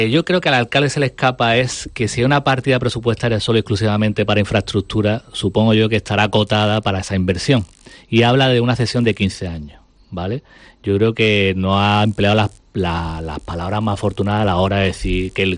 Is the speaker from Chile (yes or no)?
no; Málaga, Andalusia, Spain; Yo como malagueño